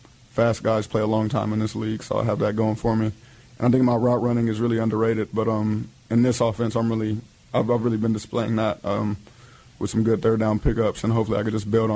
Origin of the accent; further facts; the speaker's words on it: Los Angeles, California, United States; I'm from Los Angeles.